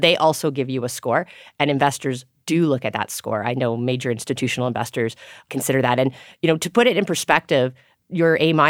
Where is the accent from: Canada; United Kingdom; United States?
Canada; Grande Prairie, Alberta; but also the connection to my hometown. And I'm always proud to go to Grand Prairie